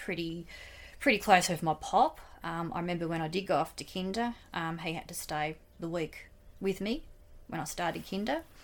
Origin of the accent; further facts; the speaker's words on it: Devonport, Tasmania, Australia; born there; I was born in Devonport. Mum had me when she was only the age of 19.